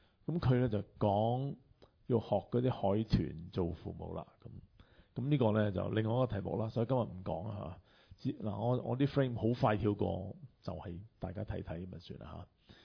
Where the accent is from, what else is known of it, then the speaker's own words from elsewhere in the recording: China; 即係好似我哋中国人呢，要求我哋嗰啲细佬哥呢每分钟都要佢做功课